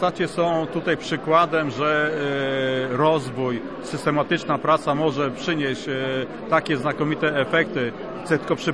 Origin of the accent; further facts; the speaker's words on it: Gdynia, Pomeranian Voivodeship, Poland; to od razu kolegom z Gdyni powiedziałem, że ja jestem z Gdyni.